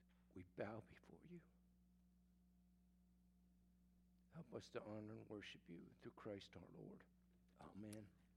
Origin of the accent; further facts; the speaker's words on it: Philadelphia, Pennsylvania, United States; also born or lived in New York / New Jersey; now in Baltimore, United States; I lived in three different metropolitan areas, first growing up in Philadelphia.